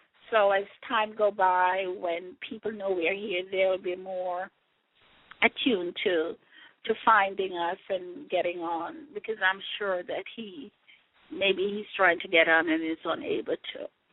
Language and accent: English; Jamaica; I remember when growing up in Jamaica, you hear people talk about stoppage of water.